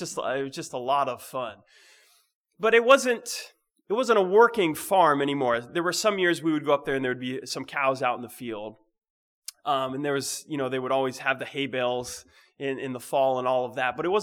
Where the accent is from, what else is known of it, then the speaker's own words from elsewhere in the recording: New England, United States; Growing up in New England, you're like, that's just how the forests are.